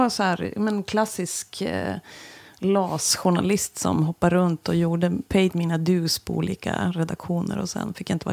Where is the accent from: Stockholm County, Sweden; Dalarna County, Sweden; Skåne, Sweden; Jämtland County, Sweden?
Jämtland County, Sweden; Östersund; Nej, jag är från Frösön. Det ligger liksom precis vid Östersund.